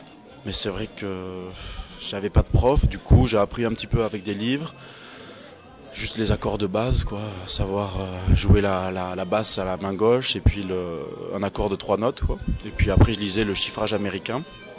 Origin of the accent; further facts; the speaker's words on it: Villeneuve-sur-Lot, Nouvelle-Aquitaine, France; Alors je viens du sud-ouest de la France, plus précisément à Villeneuve-sur-Lot. C'est situé entre Bordeaux et Toulouse, pour ceux qui ne connaissent pas trop, Lot et Garonne.